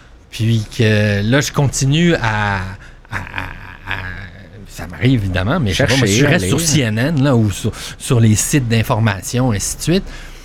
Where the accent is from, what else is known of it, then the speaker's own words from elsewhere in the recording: Quebec, Canada; il n'y a rien d'original hein, en tant que Québécois.